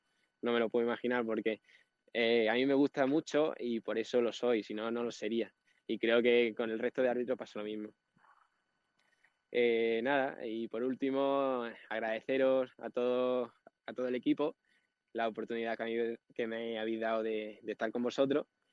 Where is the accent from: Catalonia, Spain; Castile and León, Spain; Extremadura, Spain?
Extremadura, Spain; Que yo allí en mi pueblo, pues las delegaciones del comité extremeño estaban muy lejos.